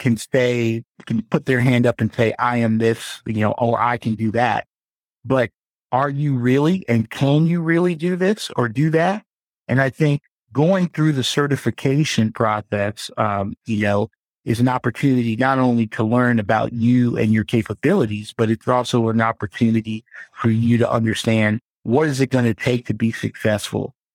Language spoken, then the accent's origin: English; Ghana; also born or lived in United States; So I'm originally from Ghana in West Africa. That is, I was born in America. But my folks were from there, and from an early age, I was living there, growing up there and being here.